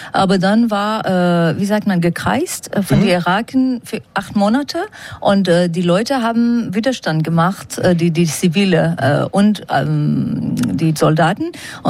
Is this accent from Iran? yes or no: yes; Tehran, Tehran Province, Iran; German is a second language; moved away as an adult; now in Paris, France; Ich bin im Iran aufgewachsen und dann bin ich nach Paris gewandelt, weil ich konnte im Iran nicht studieren, weil ich war eine Aktivistin